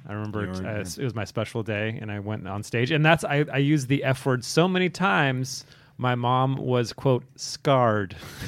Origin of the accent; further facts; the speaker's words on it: San Diego, California, United States; also born or lived in Boston / New York City; I'm from San Diego originally.